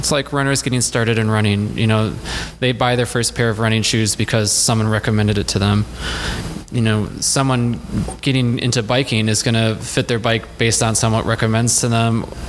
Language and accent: English; Random Lake, Wisconsin, United States; Yeah, just like Nate, I am a Wisconsin product. Not quite as local. I grew up in Sheboygan County in a tiny little town called Random Lake.